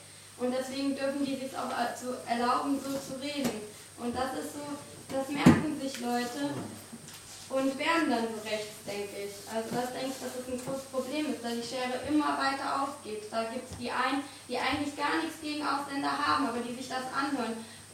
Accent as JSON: {"language": "German", "country": "Germany", "tie": "born there", "said": "Weil ich denke nicht so und ich bin trotzdem in Deutschland geboren."}